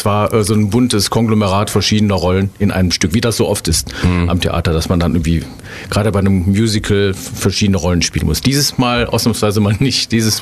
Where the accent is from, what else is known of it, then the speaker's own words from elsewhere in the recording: Krefeld, North Rhine-Westphalia, Germany; born there; Uerdingen ist so ein kleines Rheinstädtchen, gehört seit 1929 zu Krefeld. Also deswegen, ich bin in Krefeld geboren, aber da ich im Stadtteil Uerdingen geboren worden bin, sage ich auch immer gerne, dass ich Uerdinger bin.